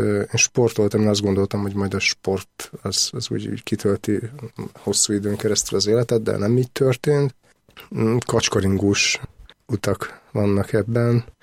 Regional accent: Nyíregyháza, Szabolcs-Szatmár-Bereg, Hungary; úgyhogy valahol vidéken születtem, Nyíregyházán, nagyon sokat voltunk az utcán

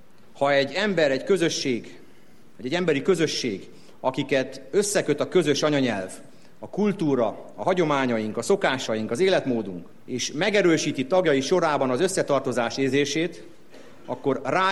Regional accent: Hungary; Mert Magyarország a mi szülőföldünk.

